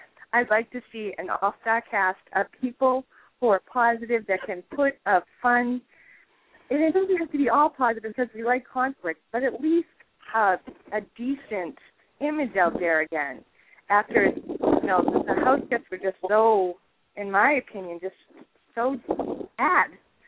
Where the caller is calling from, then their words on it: Hull, Massachusetts, United States; I'm on the South Shore, down in Hull.